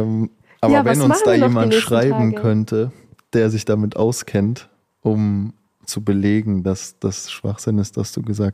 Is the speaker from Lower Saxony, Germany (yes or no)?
no; Rosenheim, Bavaria, Germany; Da war nämlich Herbstfest in Rosenheim, da wo ich herkomme.